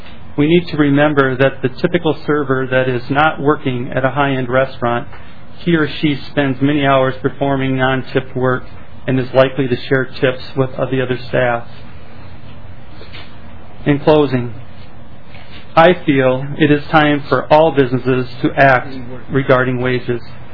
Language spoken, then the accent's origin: English; Mankato, Minnesota, United States; I am from Mankato, Minnesota.